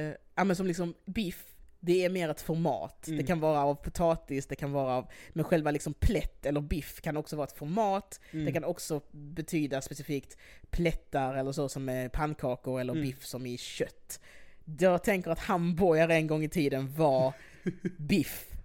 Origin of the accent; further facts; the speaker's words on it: Degeberga, Skåne, Sweden; I Degeberga.